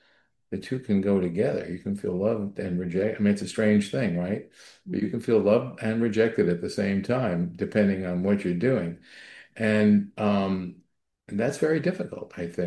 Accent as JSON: {"language": "English", "town": "New York City", "region": "New York", "country": "United States", "tie": "born or raised there", "said": "But growing up in New York City without that type of family guidance, without that type of family support"}